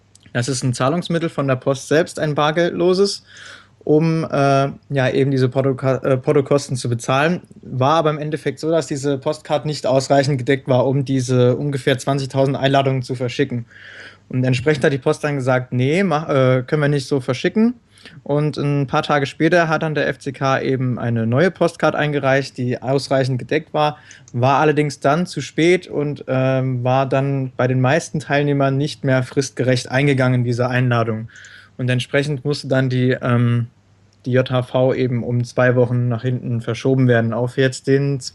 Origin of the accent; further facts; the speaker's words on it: Rhineland-Palatinate, Germany; Ich komme aus der Nähe von Kaiserslautern und studiere auch an der TU in Kaiserslautern.